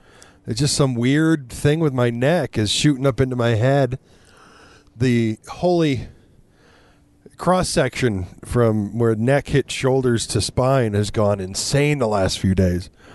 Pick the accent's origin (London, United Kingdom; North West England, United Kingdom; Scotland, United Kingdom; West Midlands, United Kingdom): Scotland, United Kingdom; I don't do Mexican 2 days in a row because I'm Scottish.